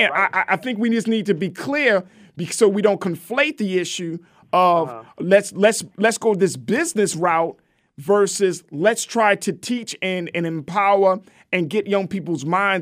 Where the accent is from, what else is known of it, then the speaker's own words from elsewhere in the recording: Baltimore, Maryland, United States; I'm from, but oh, come on. I'm from Baltimore.